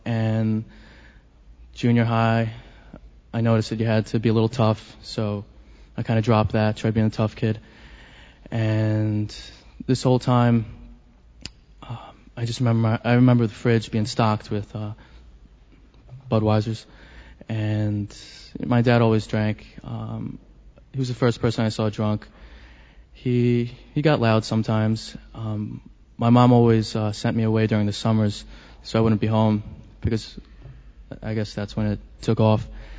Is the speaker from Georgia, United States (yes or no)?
no; New York, United States; I'm from Manhattan. Grew up in Hell's Kitchen. I still live there.